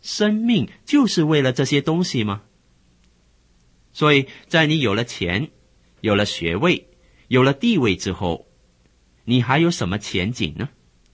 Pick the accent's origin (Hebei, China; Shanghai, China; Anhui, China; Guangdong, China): Shanghai, China; 他是早年跟我一同在上海长大的